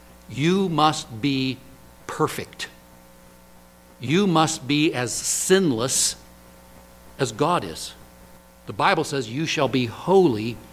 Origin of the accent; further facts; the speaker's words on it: Wyoming, United States; I grew up in Wyoming. We'd do Hertz donuts.